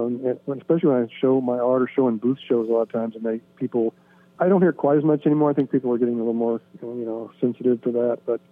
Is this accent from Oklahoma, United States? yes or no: yes; Tahlequah, Oklahoma, United States; I grew up in Tahlequah, surrounded by, you know, Indians, surrounded by Native people, and not really knowing how significant that was until much later in life.